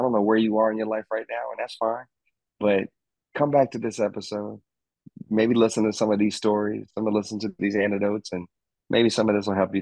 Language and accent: English; Arkansas, United States; Growing up in Arkansas, there wasn't a professional sports team, and this is the 90s